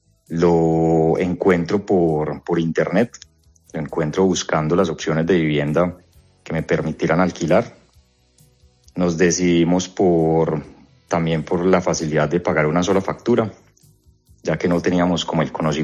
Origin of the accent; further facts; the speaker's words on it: Colombia; moved away as an adult; now in Madrid, Spain; Venimos de Colombia y nos enfrentamos al tema del alquiler, a buscar una vivienda que nos guste. Y estoy hablando de que estoy con mi esposa. Y cuando llegamos a Madrid